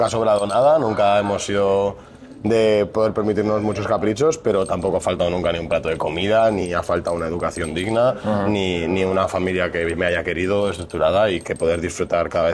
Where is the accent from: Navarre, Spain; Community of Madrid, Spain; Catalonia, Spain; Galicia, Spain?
Community of Madrid, Spain; Madrid; Yo soy más madrileño que un gato. Vengo de Carabanchel, tío, de Eugenia, un barrio que hay ahí al lado de Pan Bendito, entre Pan Bendito, Aluche, más o menos.